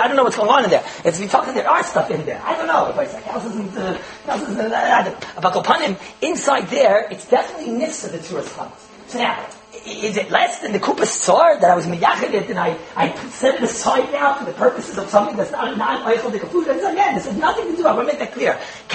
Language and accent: English; United States; English is a second language; I remember we were growing up in America